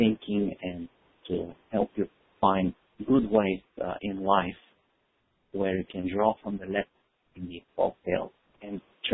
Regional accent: Bulgaria; English is a second language; now in United States; I grew up in Bulgaria, which is in southern Europe.

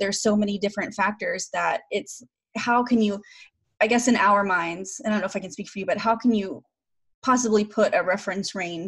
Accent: Oklahoma, United States; And I grew up in Oklahoma. So, you know, I'm part of the Cherokee and Choctaw tribe and learned a lot about, you know, my history

